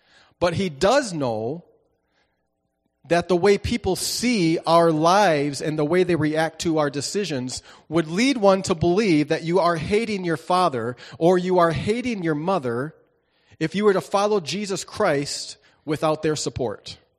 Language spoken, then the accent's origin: English; Daisy, North Dakota, United States; Daisy, North Dakota is my hometown. I'm a North Dakota boy. And if you know where Daisy is, you're one of the few. It's around Valley City, north and a little west.